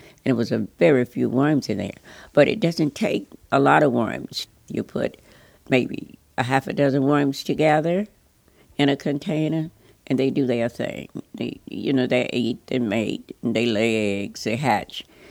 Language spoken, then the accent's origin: English; Louisiana, United States; I grew up in Louisiana, and I had a lot of experience with farm work.